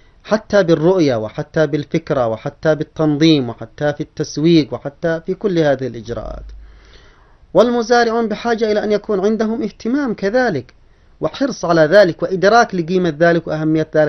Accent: Yemen

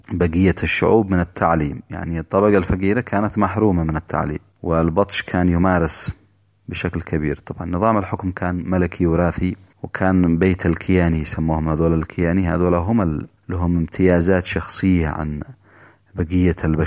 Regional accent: Yemen; نحن كشعب يمني مستضعف مظلوم تحرك بثقافة القرآن

